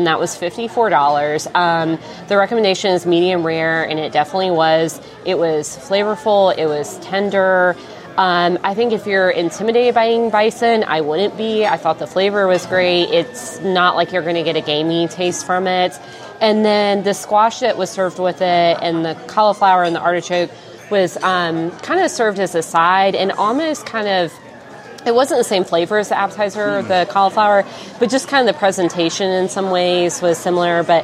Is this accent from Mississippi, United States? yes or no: yes; Mississippi, United States; Everybody likes to say I'm bougie, but I'm from Mississippi, and I dip most of my food in ranch, so I'm not convinced that I am.